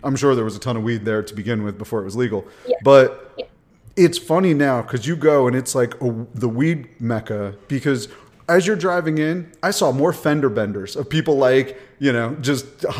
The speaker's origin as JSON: {"language": "English", "region": "Vermont", "country": "United States", "said": "I'm from Vermont. You can't make fun of it. It's literally it's bulletproof. It's like the greatest place in the world."}